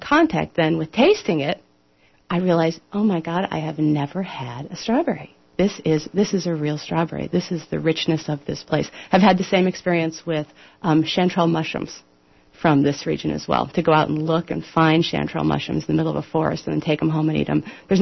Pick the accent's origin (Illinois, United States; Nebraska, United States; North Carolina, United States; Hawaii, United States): Illinois, United States; Evanston; moved away as an adult; also born or lived in Chicago; I grew up in Chicago, just north of Chicago in Evanston, Illinois. And when I came out to the Northwest in about 1980